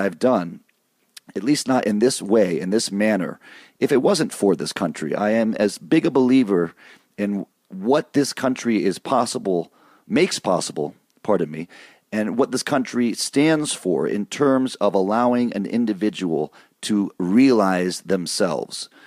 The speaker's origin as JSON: {"language": "English", "region": "Michigan", "country": "United States", "tie": "born or raised there", "said": "Now, for me, I grew up in Michigan. We had the full four seasons there, living most of my life in the Midwest or the East Coast."}